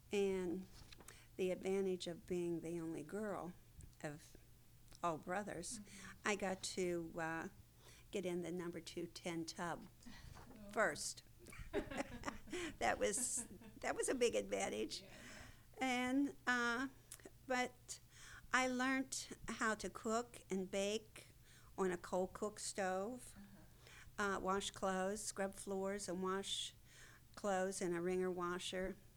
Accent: Osage, West Virginia, United States; I am from West Virginia, Scott's Run, a co-camp area that is made up of 13 communities. I'm from the Osage community. I was born when my parents lived in Osage, and I continue to live.

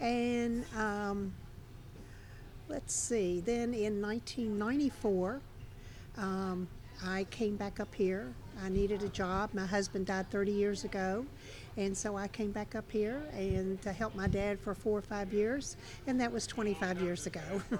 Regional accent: Huntington, West Virginia, United States; born there; And I was born in Huntington, West Virginia. And I was born in December the 23rd, 1940.

